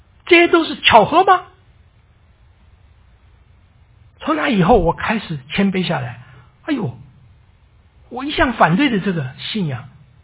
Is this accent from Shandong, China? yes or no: no; Hunan, China; 其实我骄傲有原因的，因为我是湖南人